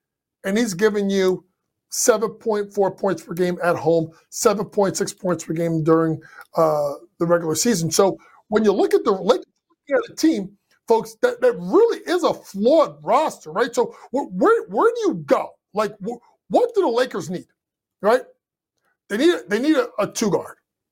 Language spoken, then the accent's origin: English; New York, United States; Fourth, we look at my hometown team, the New York Knicks.